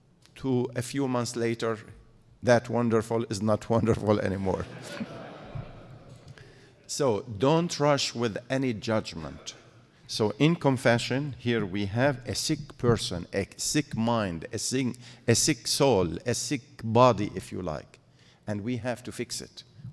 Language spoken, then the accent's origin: English; Syria; Father George, the priest in my village, now with the troubles in Syria, my family in particular